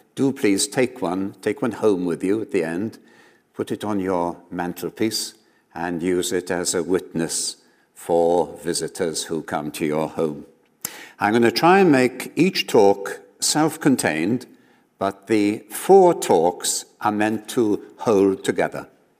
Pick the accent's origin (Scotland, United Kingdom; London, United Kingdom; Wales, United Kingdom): Wales, United Kingdom; was still in evidence when I grew up in Wales.